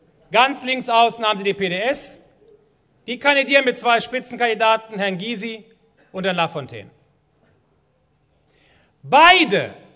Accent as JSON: {"language": "German", "region": "Rhineland", "country": "Germany", "said": "kann ich Ihnen nur als Rheinländer sagen"}